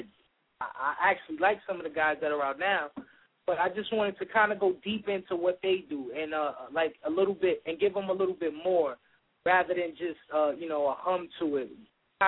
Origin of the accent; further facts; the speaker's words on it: New York City, New York, United States; regardless of where I'm from East New York, Brooklyn, and you know, it's not the greatest of times over there.